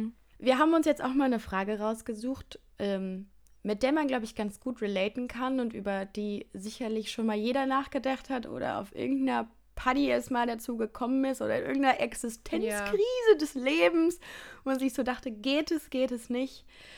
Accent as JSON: {"language": "German", "town": "Heinsberg", "region": "North Rhine-Westphalia", "country": "Germany", "tie": "born or raised there", "said": "für mich ist Heinsberg meine Heimat und dementsprechend auch ein Ort."}